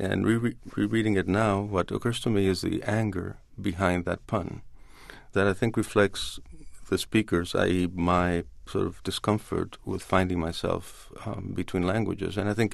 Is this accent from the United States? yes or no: no; Cuba; sometimes I have the sense that I'm a different person in Spanish than I am in English, that my Cuban Joe doesn't quite understand my American I.